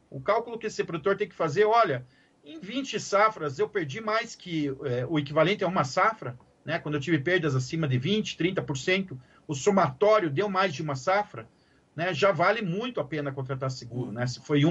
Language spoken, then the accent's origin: Portuguese; Paraná, Brazil; Eu sou do Paraná, é mais fácil lembrar o número às vezes